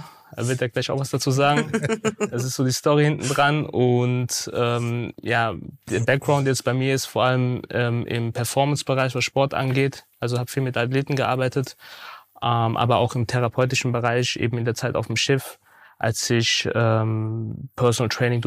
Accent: Saarbrücken, Saarland, Germany; accent: Saarland; Ich komme aus Saarbrücken.

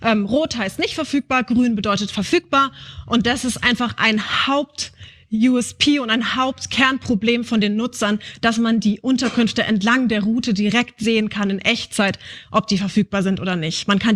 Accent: Karlsruhe, Baden-Württemberg, Germany; Ich komme aus Karlsruhe, ich habe kein Auto.

